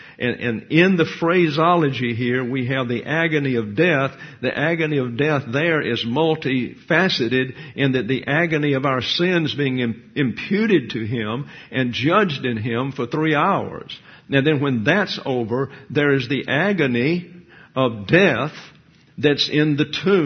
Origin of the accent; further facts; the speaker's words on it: the South, United States; I'm from the South, and for some reason, I don't know why, I think it's maybe the King James Version, but nevertheless, people down there on occasion would become anti-Semitic